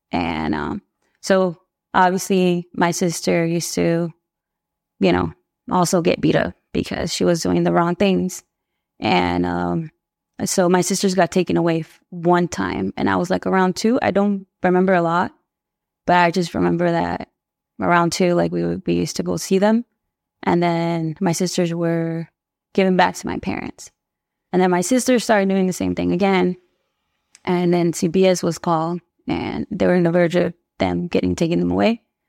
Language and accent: English; Anaheim, California, United States; also born or lived in Mexico; I was born in Anaheim. I was raised in Anaheim for a little bit until I was 6 years old.